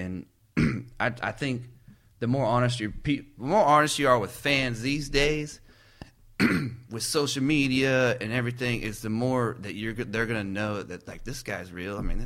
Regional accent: California, United States; We're both from California, and out west, you know, it's a whole different kind of thing out there. But I love the South too. So it's kind of, like I said, I grew up here too. So there's both worlds.

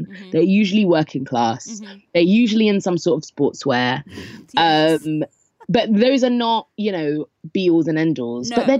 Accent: London, United Kingdom; I'm from Southeast London.

